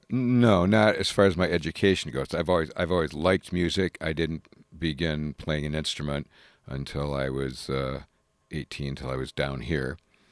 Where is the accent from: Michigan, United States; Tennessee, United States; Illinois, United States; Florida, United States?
Michigan, United States; Saginaw; born there; now in Ann Arbor, United States; Originally, I was born in Saginaw, Michigan, okay.